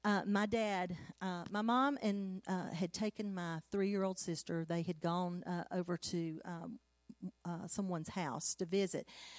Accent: Savannah, Georgia, United States; growing up in Savannah, Georgia, my daddy being called to preach, we began to move around.

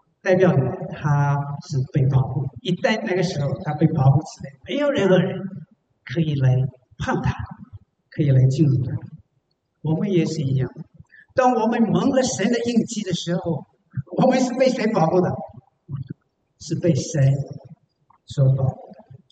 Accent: China; 我们中国人有个习惯啊

